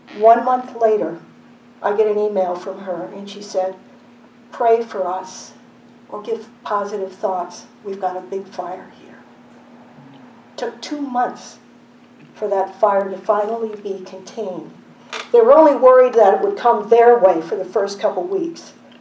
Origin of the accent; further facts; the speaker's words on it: Detroit, Michigan, United States; As you heard in the children's story, I grew up in Detroit.